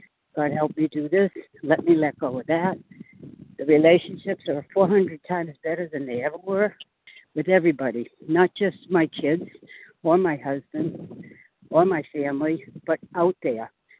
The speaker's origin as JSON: {"language": "English", "town": "Boston", "region": "Massachusetts", "country": "United States", "said": "I am in sunny Corolla, North Carolina, but I am from the Boston area"}